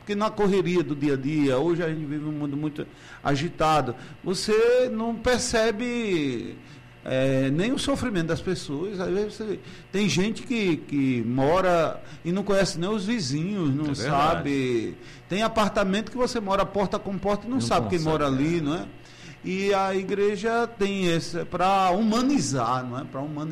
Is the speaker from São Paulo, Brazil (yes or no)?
no; Rio Grande do Norte, Brazil; now in Juazeiro, Brazil; Eu sou natural do Rio Grande do Norte, mas faz 32 anos que eu estou aqui na Diocese de Juazeiro.